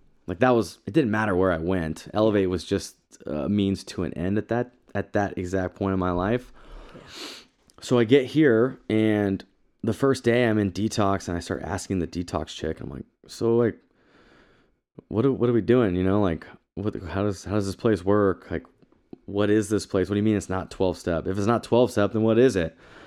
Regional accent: Salt Lake City, Utah, United States; And I'm like, I'm from Salt Lake City.

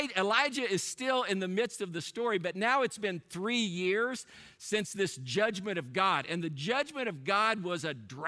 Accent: Mount Carmel, Illinois, United States; born there; Actually, I was born in Mount Carmel, Illinois.

